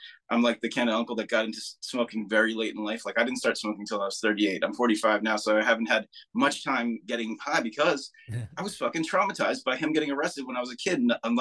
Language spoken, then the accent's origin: English; New Jersey, United States; we're from Jersey.